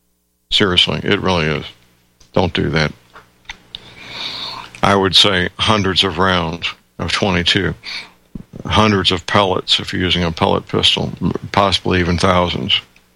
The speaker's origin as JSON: {"language": "English", "town": "St. Louis", "region": "Missouri", "country": "United States", "tie": "born or raised there", "said": "not even my hometown, St. Louis, at this point."}